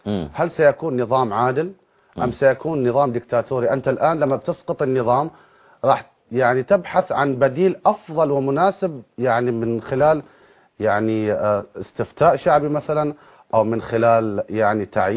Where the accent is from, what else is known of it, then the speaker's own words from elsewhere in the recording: Bahrain; احنا كشعب بحريني استغربنا مثل هذه المطالب.